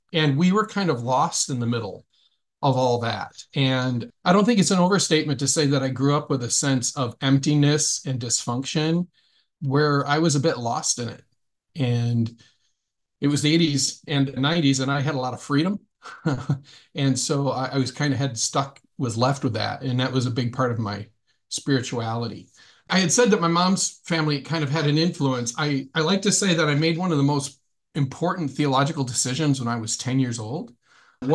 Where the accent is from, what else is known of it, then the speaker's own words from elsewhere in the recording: Grand Rapids, Michigan, United States; now in Chicago, United States; I grew up in Grand Rapids, Michigan.